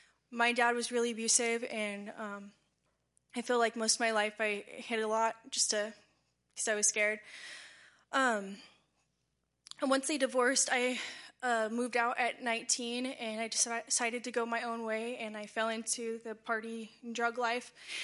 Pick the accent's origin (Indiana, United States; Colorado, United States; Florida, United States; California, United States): California, United States; Bakersfield; born there; I'm 22 years old. I was born in Bakersfield, California.